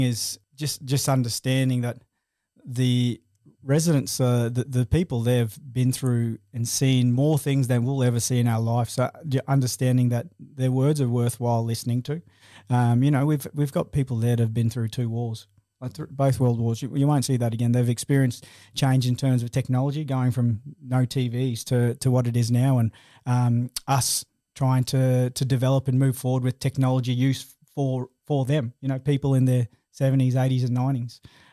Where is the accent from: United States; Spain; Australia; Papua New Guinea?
Papua New Guinea; You know, we're from Papua New Guinea, no idea what an aged care facility was.